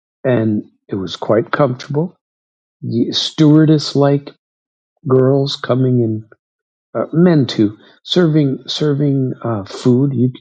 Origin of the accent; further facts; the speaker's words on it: United States; And I'm assuming it's because I was from America.